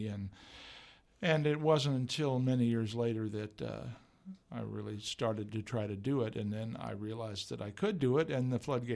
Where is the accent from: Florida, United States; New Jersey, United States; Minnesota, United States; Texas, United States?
Texas, United States; San Antonio; also born or lived in Austin; I was born and raised in San Antonio.